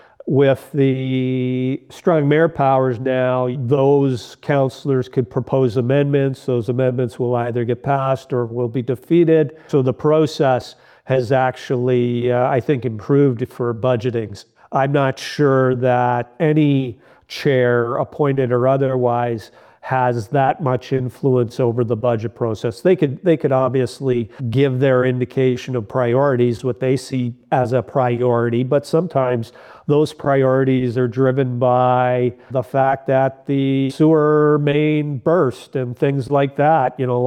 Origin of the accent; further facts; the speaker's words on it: Niagara Falls, Ontario, Canada; I know this because I'm from Niagara Falls